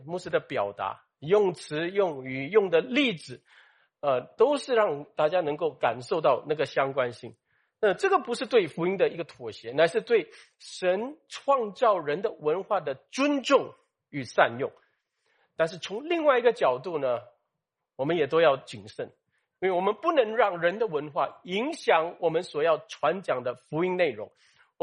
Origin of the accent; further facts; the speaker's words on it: Singapore; 比如说我们新加坡人，我们生在多元种族的文化里面